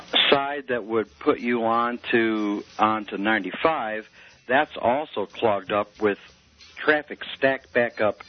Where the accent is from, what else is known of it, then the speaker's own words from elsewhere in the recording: Detroit, Michigan, United States; I was born and raised in Detroit. However, I live in the D.C. metro area, okay?